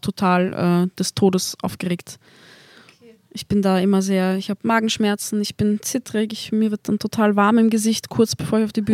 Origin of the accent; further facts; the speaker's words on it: Lower Austria, Austria; accent: Lower Austrian dialect; Ich rede in niederösterreichischen Dialekt.